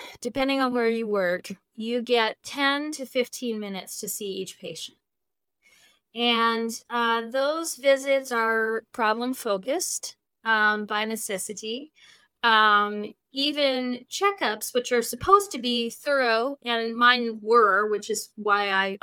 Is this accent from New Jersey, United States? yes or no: yes; New Jersey, United States; I'm originally from New Jersey, and we have a saying in New Jersey, to make a long story short.